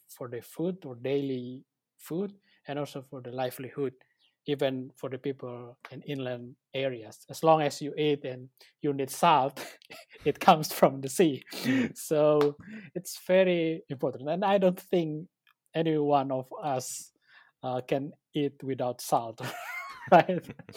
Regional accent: Indonesia; I'm from Indonesia, and Indonesia is known as the world's largest archipelagic state.

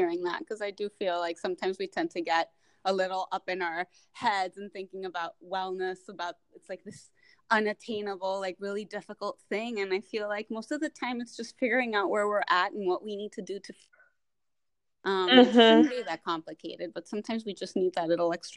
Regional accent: Colombia; I'm originally from Colombia

